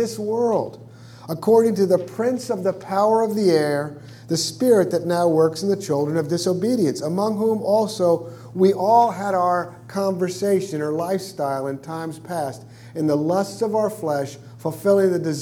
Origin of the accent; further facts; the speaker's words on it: New York City, New York, United States; There was a store where I was growing up in Brooklyn, New York.